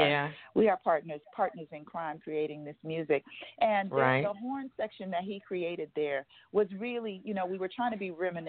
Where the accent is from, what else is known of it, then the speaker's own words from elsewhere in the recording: Chicago, Illinois, United States; it's inclusive of the music I grew up listening to in Chicago, my dad's a singer. And I was raised on gospel music and R&B and soul and funk.